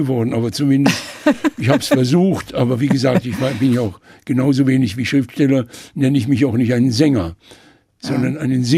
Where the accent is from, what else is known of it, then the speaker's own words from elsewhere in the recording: Mayen, Rhineland-Palatinate, Germany; ich habe damals in meiner Heimatstadt Main in der Eifel einen Vortrag halten sollen zur 700-jährigen Geschichte der Stadt.